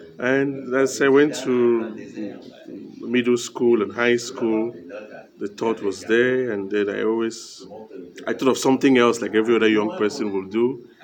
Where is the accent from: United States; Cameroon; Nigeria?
Cameroon; born there; I was born in Cameroon, in Africa, and my vocation is tied to my Christian upbringing, especially by in my family.